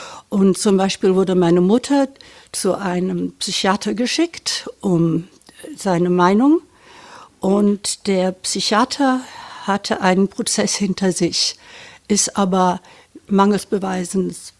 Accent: Düsseldorf, North Rhine-Westphalia, Germany; möchte über mich selber reden und meine Familie und meine Kindheit in Düsseldorf in den 50er Jahren.

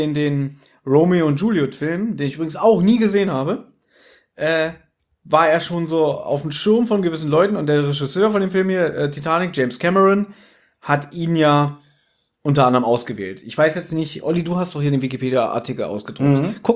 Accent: Berlin, Germany; Also wir sind aus Berlin

